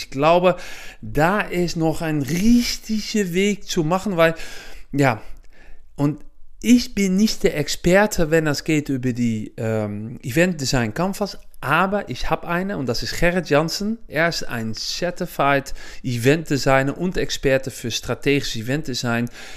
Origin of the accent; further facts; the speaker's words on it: Netherlands; German is a second language; Ja, man hört es auch, ich komme aus Holland, aber ich bin seit Jahren unterwegs auch in Deutschland